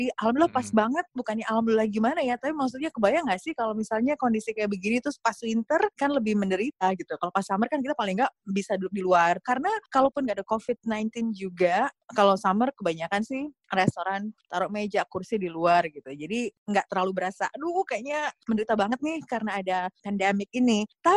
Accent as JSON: {"language": "Indonesian", "region": "Jakarta", "country": "Indonesia", "tie": "born or raised there", "moved": "yes", "lives_now": "New York, United States", "said": "Dengan Jakarta, di mana aku lahir di Jakarta, besar di Jakarta. Jadi sebelum pindah ke Amerika, ya di Jakarta aja terus."}